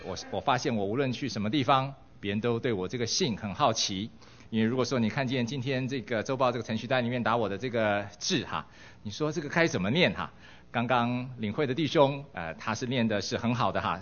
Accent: Taiwan; moved away as an adult; now in Detroit, United States; 我是从台湾来，在美国先读书，后来工作，然后蒙神呼召读神学，后来就回到底特律。

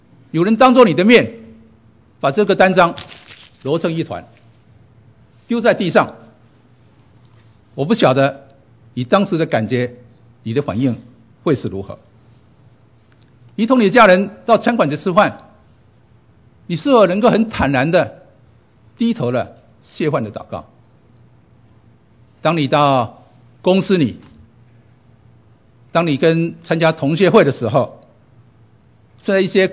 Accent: China; born there; 我出生在中国大陆，

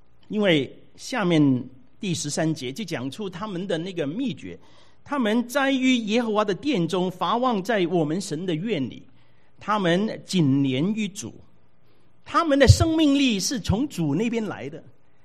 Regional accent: Taiwan; 我们从台湾来的

